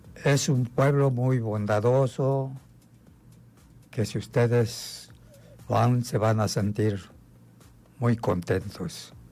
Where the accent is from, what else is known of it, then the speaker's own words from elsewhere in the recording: Temimilcingo, Morelos, Mexico; se darán cuenta por sí mismos de cómo es mi pueblo. Es un pueblo muy antiguo, donde hay muchas riquezas, como por ejemplo sus reliquias antiguas, sus aguas dulces de sus manantiales que están en el pueblo de Temimilcingo.